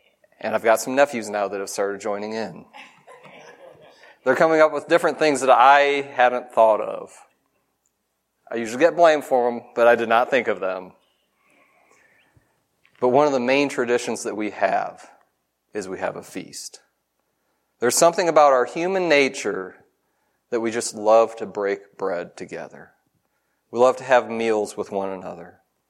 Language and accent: English; Michigan, United States; And growing up in Michigan, we also, for Thanksgiving morning, it usually also included watching the Detroit Thanksgiving Day Parade on TV.